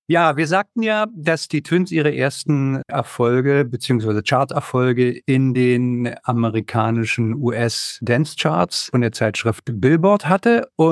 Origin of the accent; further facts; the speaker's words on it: Berlin, Germany; als Berliner muss ja Hertha sein.